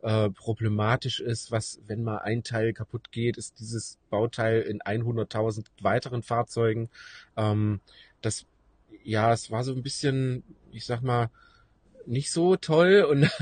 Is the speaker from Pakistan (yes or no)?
no; East Germany, Germany; man muss dazu wissen, ich komme aus dem Osten